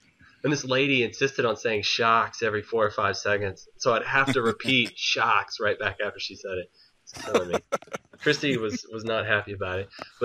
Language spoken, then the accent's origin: English; the South, United States; I was telling people that, you know, that I'm from the South, and they're like, "You're not from the South." And I'm like, "Well, geographically, I'm lower than you."